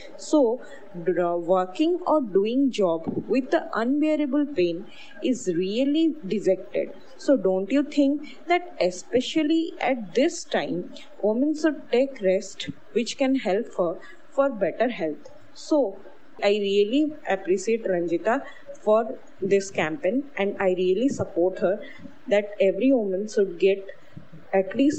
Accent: Rajasthan, India; I am from Rajasthan.

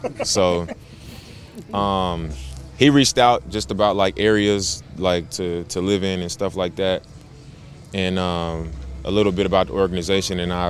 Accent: California, United States; moved away as an adult; I'm from California, and I've been living here for the last 13 years.

